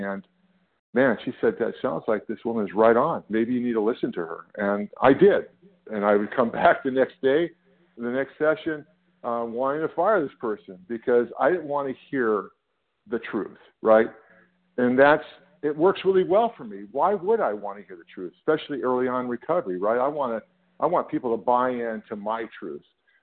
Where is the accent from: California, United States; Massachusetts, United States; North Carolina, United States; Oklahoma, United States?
California, United States; I'm from California.